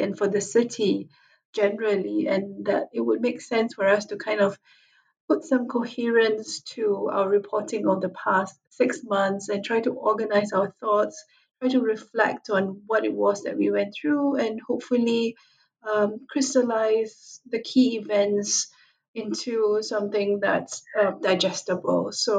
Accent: Singapore; I was originally from Singapore.

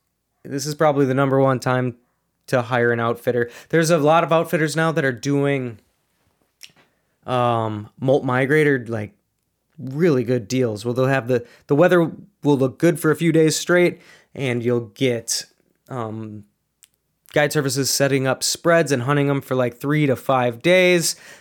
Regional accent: Minnesota, United States; So growing up in Minnesota and hunting in Minnesota and Wisconsin has just kind of conditioned me to that.

